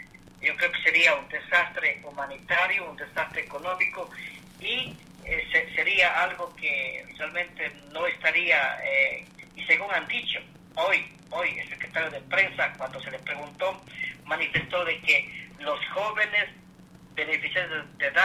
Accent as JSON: {"language": "Spanish", "country": "Ecuador", "moved": "yes", "lives_now": "United States", "said": "personalmente yo soy un inmigrante ecuatoriano, que estoy aquí ya con 23 años"}